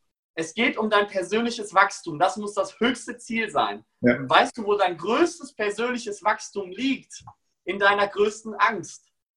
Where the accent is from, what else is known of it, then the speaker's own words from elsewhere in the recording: Münster, North Rhine-Westphalia, Germany; 25 Jahre alt. Ich komme gebürtig vom Bauernhof aus der Nähe von Münster. Da bin ich groß geworden, also 2000 Einwohner.